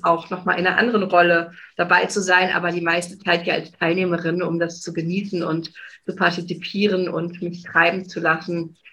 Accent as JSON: {"language": "German", "region": "Saarland", "country": "Germany", "said": "Das ist bei uns im Saarland eben auch so."}